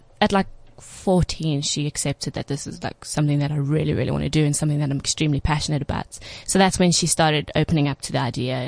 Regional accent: Johannesburg, Gauteng, South Africa; I was born here in Johannesburg.

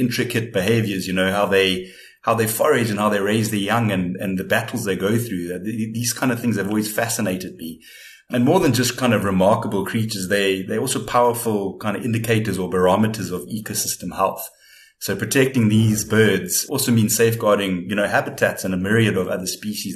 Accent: Lowveld, South Africa; growing up in the Lowveld of South Africa

